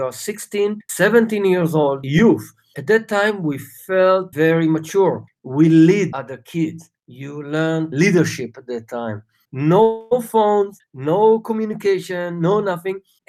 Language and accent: English; Israel; I was born in Israel and I grew up as a kid in the 70s when Israel was kind of a relatively small country.